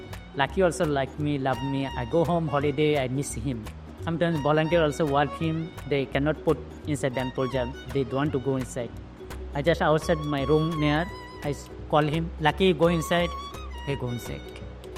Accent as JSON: {"language": "English", "country": "Bangladesh", "second_language": "English", "moved": "as an adult", "lives_now": "Singapore", "said": "I am moved to Singapore now 11 years running."}